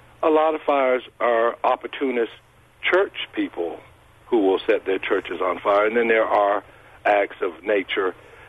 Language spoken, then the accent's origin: English; Spartanburg, South Carolina, United States; I spoke to a friend of mine who's the deacon at the church in my hometown of Spartanburg yesterday, the church that I was baptized